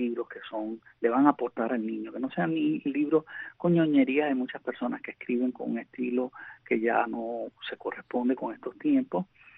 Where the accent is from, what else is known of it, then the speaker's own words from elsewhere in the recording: Cuba; moved away; Y sobre todo ya después que me fui de Cuba